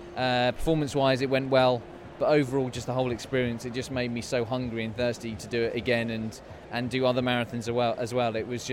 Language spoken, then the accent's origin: English; United Kingdom; I'm a British distance runner.